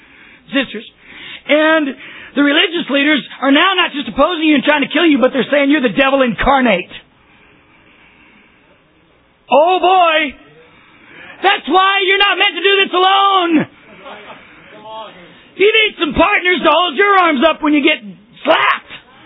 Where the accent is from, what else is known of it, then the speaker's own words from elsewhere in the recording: Syracuse, New York, United States; now in Chicago, United States; Of course, I came from Syracuse. Every Easter was white, you know.